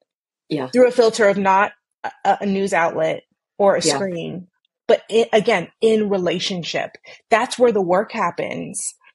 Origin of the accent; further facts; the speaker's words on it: Texas, United States; Well, I'm from Texas, so a big one might be immigration, right?